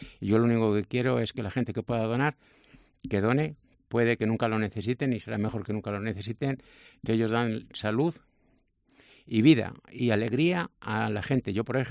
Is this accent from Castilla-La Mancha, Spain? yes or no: no; Cojeces del Monte, Castile and León, Spain; born there; Bueno, yo nací en Cojeces del Monte.